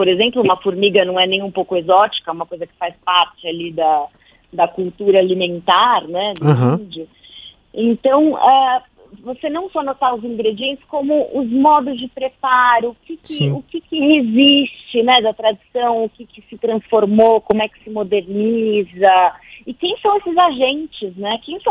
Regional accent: São Paulo, Brazil; Pois é, porque eu sou paulista.

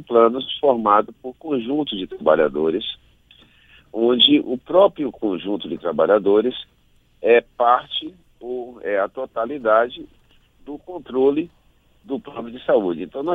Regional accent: Salvador, Bahia, Brazil; eu sou de Salvador, eu sou servidor da Universidade Federal da Bahia.

